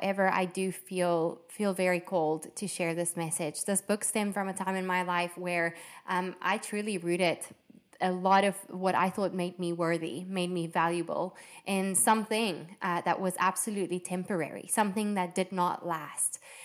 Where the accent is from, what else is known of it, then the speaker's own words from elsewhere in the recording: Sedgefield, Western Cape, South Africa; I grew up in a very small town called Sedgefield in South Africa. Now, it's literally based in the Garden Route. And if you imagine a Garden Route, it literally looks like a beautiful landscape, luscious area.